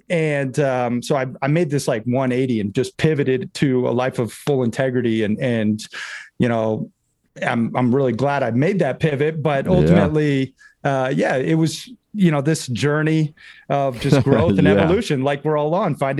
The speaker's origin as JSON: {"language": "English", "town": "Sarasota", "region": "Florida", "country": "United States", "tie": "born or raised there", "also_born_or_lived": "Red Lodge", "said": "So I grew up half in Sarasota, Florida, and then half in Red Lodge, Montana."}